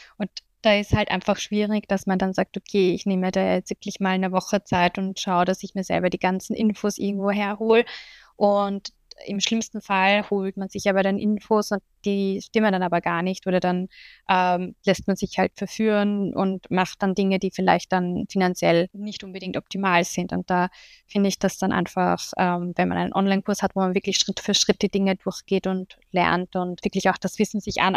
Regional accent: Austria; Ich komme aus Österreich, genau.

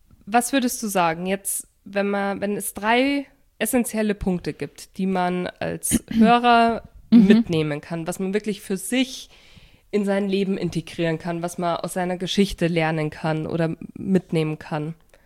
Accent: Munich, Bavaria, Germany; wir sind ja aus München, Nähe München.

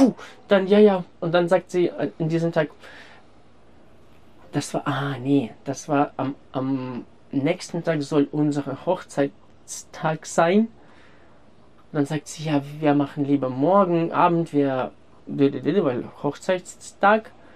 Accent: Ukraine; German is a second language; Ich komme aus der Ukraine.

